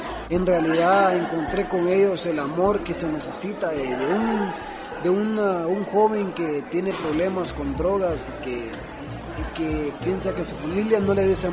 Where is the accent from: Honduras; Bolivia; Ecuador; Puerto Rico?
Honduras; en mi país, en Honduras. Estuve como 2 años en Honduras